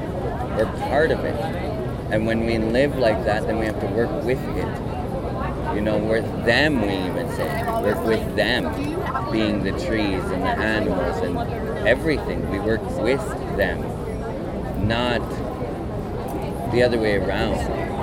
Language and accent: English; Minnesota, United States; I come from the White Earth Reservation